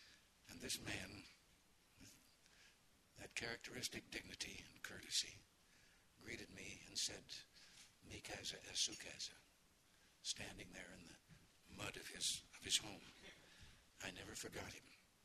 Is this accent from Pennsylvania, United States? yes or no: no; California, United States; I think being a Californian, even though some people may doubt this, I've always appreciated our country's rich Hispanic tradition.